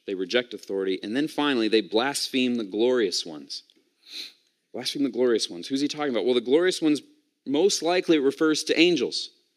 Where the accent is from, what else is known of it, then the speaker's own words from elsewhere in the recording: United States; now in England, United Kingdom; Now, I know I'm an American in England, so I need to tread lightly here.